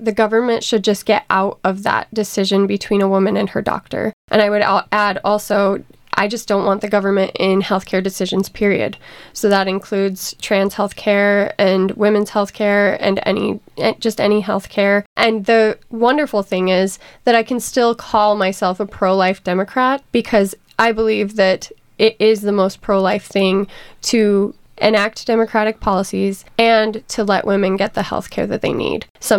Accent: Iowa, United States; So I grew up in Northwest Iowa, a very rural part of Iowa.

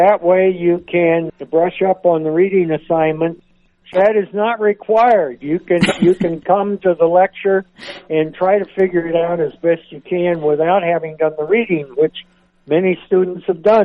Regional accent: Iowa City, Iowa, United States; I'm in my hometown, and I'm in my home where I grew up during World War II, and I'm now back in that same house.

